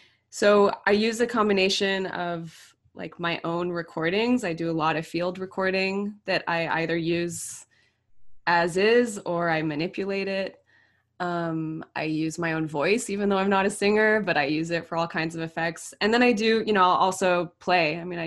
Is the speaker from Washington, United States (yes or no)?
no; Los Angeles, California, United States; Yeah, I mean, so I'm from Los Angeles, and that's kind of the world I got brought into.